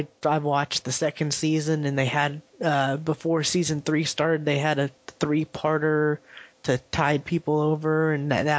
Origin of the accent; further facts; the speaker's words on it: United Kingdom; I'm British.